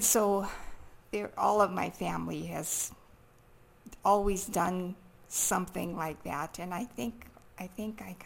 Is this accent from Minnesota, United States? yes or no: yes; Rosewood, Minnesota, United States; Well, I grew up in Rosewood, Minnesota, which is about 10 miles northwest of Thief River, very tiny, tiny little town.